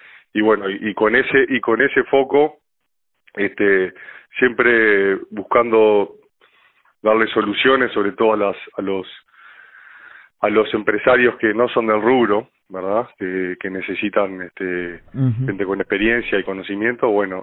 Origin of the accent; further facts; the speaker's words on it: Paysandú, Uruguay; now in Montevideo, Uruguay; yo soy oriundo de Paysandú, pero estamos instalados en Montevideo